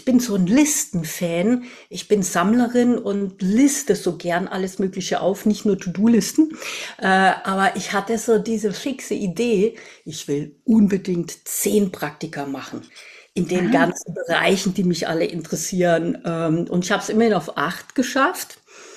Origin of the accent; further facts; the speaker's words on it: Southern Germany, Germany; ich komme aus Süddeutschland